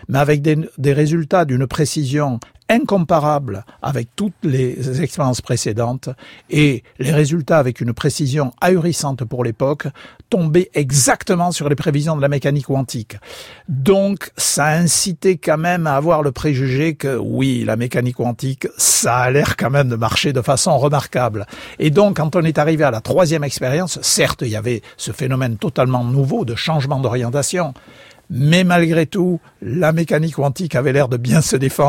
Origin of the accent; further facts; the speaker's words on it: South-West France, France; il vous échappe pas que je suis du Sud-Ouest